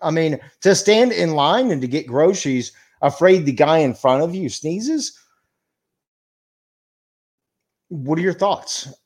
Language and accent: English; Texas, United States; I was born and raised here in Texas, and Texas, there's a lot of pride in the shaking of the hands thing, right?